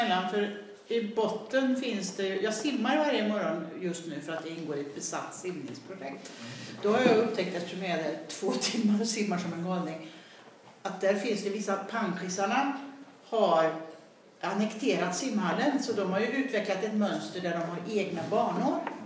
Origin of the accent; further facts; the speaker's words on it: Sweden; Vi är ju svenskar också